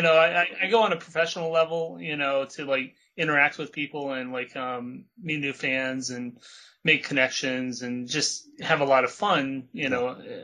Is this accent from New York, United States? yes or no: no; Cincinnati, Ohio, United States; And you know, it's my hometown.